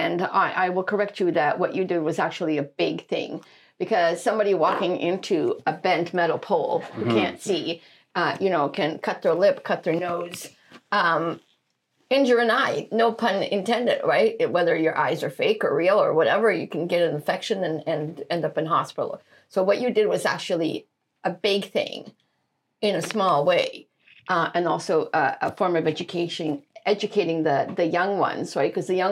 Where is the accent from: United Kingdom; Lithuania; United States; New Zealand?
Lithuania; now in Canada; I'm originally from Lithuania, moved to Canada in 79.